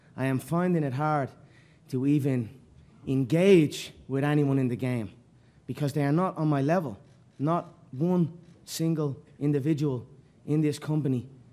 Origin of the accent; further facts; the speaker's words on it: Ireland; I am an Irish man.